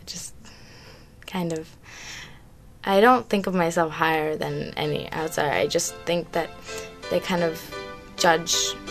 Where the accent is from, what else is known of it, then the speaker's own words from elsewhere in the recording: Oroville, California, United States; as a kid and growing up in Oroville is, like, really good